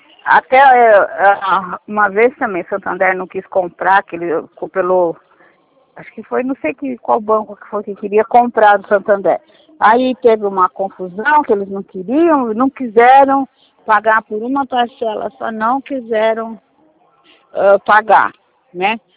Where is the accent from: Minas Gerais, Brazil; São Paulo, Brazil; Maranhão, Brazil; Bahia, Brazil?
São Paulo, Brazil; Atibaia; Não, eu sou de Atibaia.